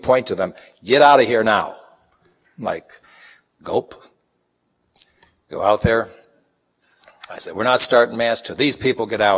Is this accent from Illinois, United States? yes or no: yes; Chicago, Illinois, United States; Now, you know, I'm from Chicago